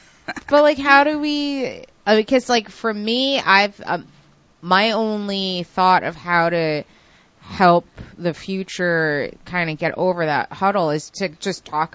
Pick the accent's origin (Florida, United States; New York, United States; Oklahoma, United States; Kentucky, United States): New York, United States; you're from, like, down south, you're from, like, west, I'm from New York